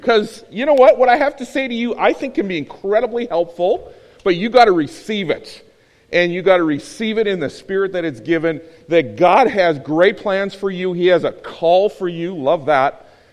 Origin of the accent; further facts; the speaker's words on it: Saskatchewan, Canada; born there; moved away; I was born in Saskatchewan, haven't been back here 30 years, and whenever the Riders play, I try to cheer for Winnipeg, and I can't.